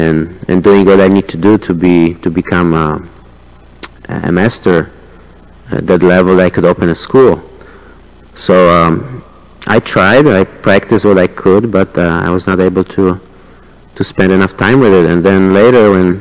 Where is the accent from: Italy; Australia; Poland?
Poland; English is a second language; now in Chicago, United States; when I came from Poland many years ago, I had this idea in mind.